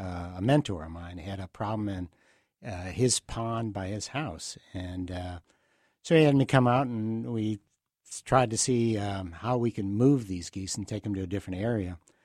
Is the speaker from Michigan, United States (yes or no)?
yes; Detroit, Michigan, United States; You know, it used to be, I grew up in Detroit, and I can remember them flying over as a kid and just stopping